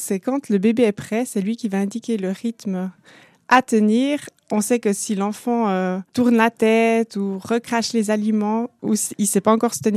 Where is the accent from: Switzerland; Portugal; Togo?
Switzerland; chez nous en Suisse